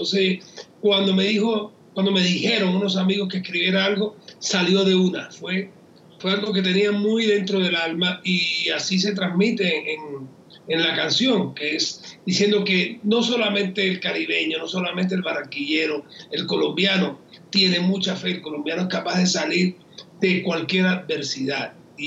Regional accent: Cuba; moved away; Cuando salí de Cuba, estuve 16 días perdido en el mar en una tormenta

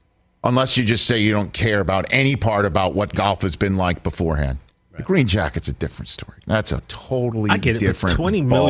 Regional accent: New York City, New York, United States; but I'm from Staten Island, New York, and I have been rooting for the Jets.

